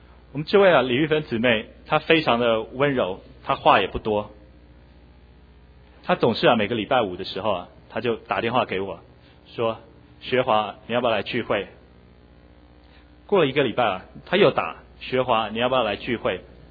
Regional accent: Taipei, Taiwan; 我是来自台湾，我生在台北市，我是家中的独子。

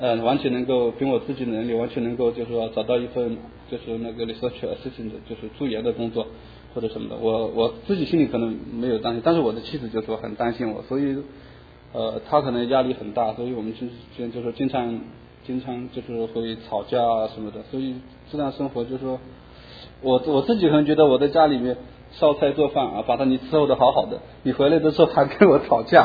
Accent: Wuxi, Jiangsu, China; 我和我太太来自中国大陆。大家都知道，我们从小所受的教育是无神论的教育。那么我呢，是在我的老家是在那个江苏省的那个无锡农村。那么我从小的生活环境呢，是受到那个中国的佛教和道教的影响。

